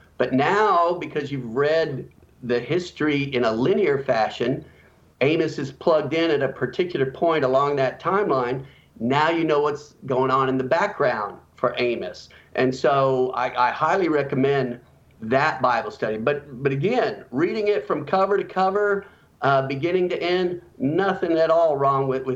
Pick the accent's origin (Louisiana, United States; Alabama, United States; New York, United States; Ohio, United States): Alabama, United States; Huntsville; moved away; Well, again, I'm from Huntsville, Alabama. That's where I was born, where I grew up. So that's why I said it's God's country. Left it about 30 years ago, been trying to get back for the last 30 years.